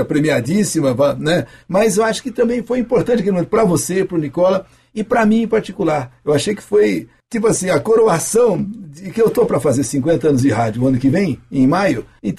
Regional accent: Sertaneja, Paraná, Brazil; a minha mãe, então, mudou-se de um patrimônio que nós morávamos, que era Paranagi, onde eu nasci, inclusive, é um patrimônio, não é um município, é um município de Sertaneja. Então nós saímos de Paranagi e fomos para Sertaneja.

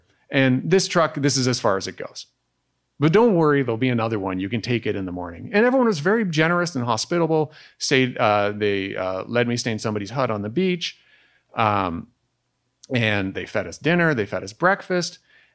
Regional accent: Canada; Now, my French, and I'm ashamed as a Canadian to say this, is not that great.

